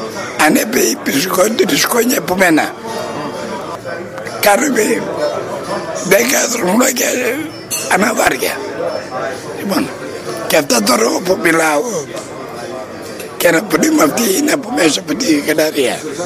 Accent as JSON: {"language": "Greek", "town": "Stratoniki", "region": "Central Macedonia", "country": "Greece", "said": "γιατί εγώ είμαι από τη Στρατονίκη, πέφτανε τα φουρνέρια και η σκόνη ερχόταν στο χωριό μου."}